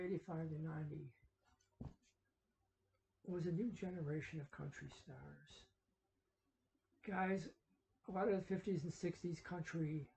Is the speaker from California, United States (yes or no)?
no; Chicago, Illinois, United States; Growing up in Chicago, you had one country station.